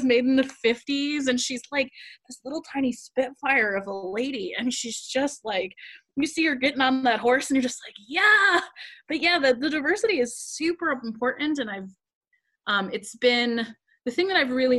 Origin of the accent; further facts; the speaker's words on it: Colorado, United States; I'm originally from Colorado